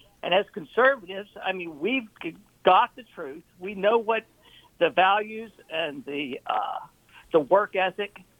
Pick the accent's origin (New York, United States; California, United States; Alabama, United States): Alabama, United States; Montgomery; also born or lived in Texas; I was born in Texas when my dad was an Air Force officer, but I've lived in Montgomery since I was two. And after I graduated from college, I came back to Montgomery